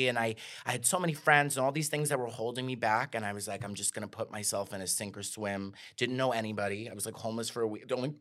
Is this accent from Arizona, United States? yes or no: no; Staten Island, New York, United States; I'm from Staten Island, New York.